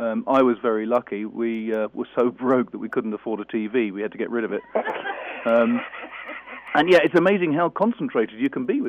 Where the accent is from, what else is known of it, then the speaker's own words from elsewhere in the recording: England, United Kingdom; Well, oddly enough, I'm from England.